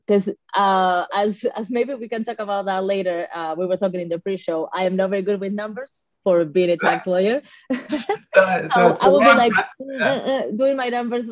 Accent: Spain; first language Spanish; English is a second language; So I'm originally from Spain. So Spanish is my mother tongue, is my native language. I speak English.

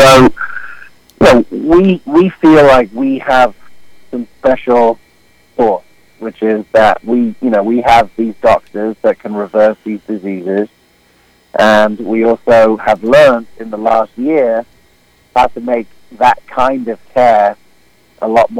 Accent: England, United Kingdom; also born or lived in South Africa; the children and the friends that I grew up with in England and, in South Africa. I've lived in different continents around the world

